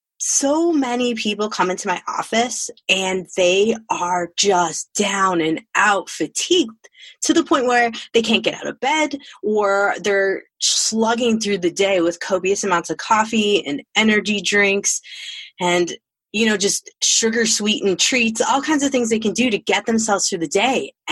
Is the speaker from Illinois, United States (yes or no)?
yes; Illinois, United States; so our folks in Illinois, in my home state.